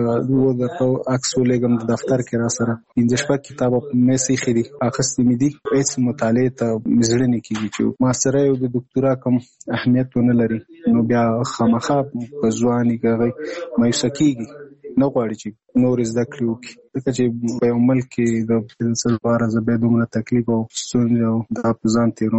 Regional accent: Nangarhar, Afghanistan; now in Kabul, Afghanistan; زموږ کور په ننګرهار کې دی، زه په کابل کې یم.

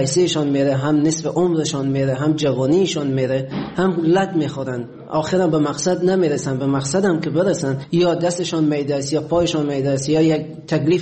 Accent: Afghanistan; moved away as an adult; حدود 3.5-4 سال میشه از افغانستان اومدم بیرون.

